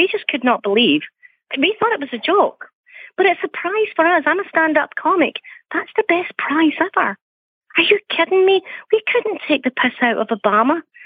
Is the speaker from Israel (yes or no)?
no; Scotland, United Kingdom; We're Scottish. We're a bit crazy. We're a bit mad ourselves.